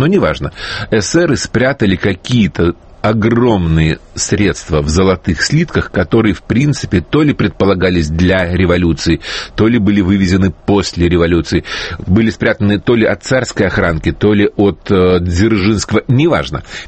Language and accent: Russian; Russia; определили, что я не англичанин, спросили, вы откуда, я говорю, из России